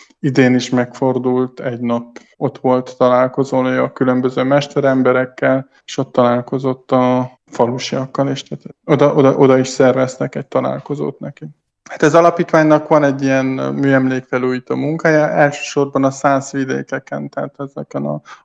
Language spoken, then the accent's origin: Hungarian; Covasna, Romania; Tehát, hogy én onnan származom, erdővidékről, ahon ez a Zalán-patak is van, csak én egy másik településről